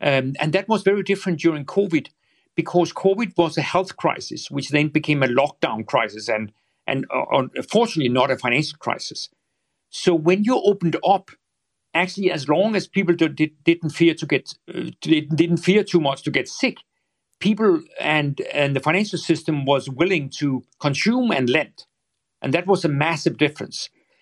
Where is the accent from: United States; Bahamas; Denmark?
Denmark; And actually also in my home country, Denmark, it was extraordinarily tight.